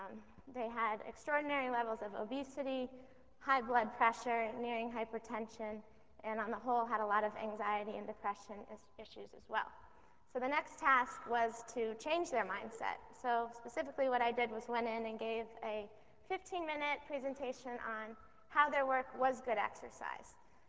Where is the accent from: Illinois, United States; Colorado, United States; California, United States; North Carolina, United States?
Colorado, United States; 3 of which were in the Boston area and 4 of which were in my home state of Colorado.